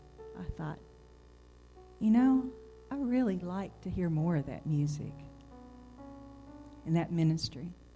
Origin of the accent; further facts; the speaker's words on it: Columbia, United States; also born or lived in Florida; I was born and raised in Columbia, but I'd moved away to different places, and I met Glenn in Florida, and I came back here